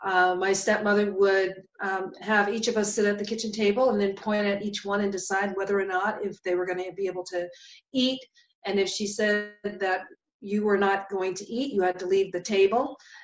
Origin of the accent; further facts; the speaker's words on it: Boston, Massachusetts, United States; now in Layton, United States; So, I was born and raised in Boston, Mass. I currently live in Salt Lake City, Utah, actually Layton, Utah.